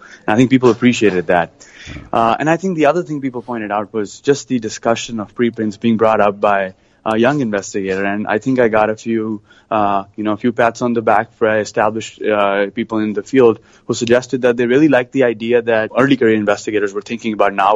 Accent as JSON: {"language": "English", "country": "India", "tie": "born or raised there", "said": "I grew up in India and I did my medical school in India."}